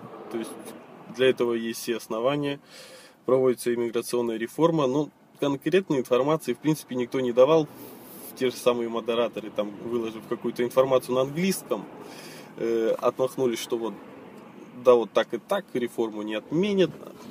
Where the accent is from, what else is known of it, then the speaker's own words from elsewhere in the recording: Aktobe, Aktobe Region, Kazakhstan; я из Казахстана, город Актюбинск. Землякам привет.